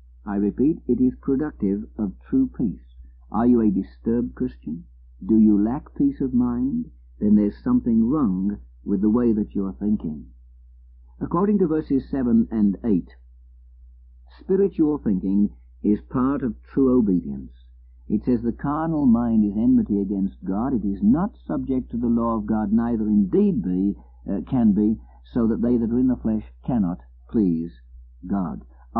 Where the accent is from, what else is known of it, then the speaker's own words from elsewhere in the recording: England, United Kingdom; I come from England.